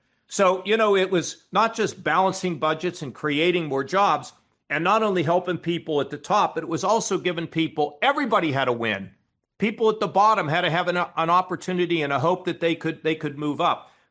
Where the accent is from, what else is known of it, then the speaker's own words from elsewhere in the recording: United States; Stephen, I'm an American.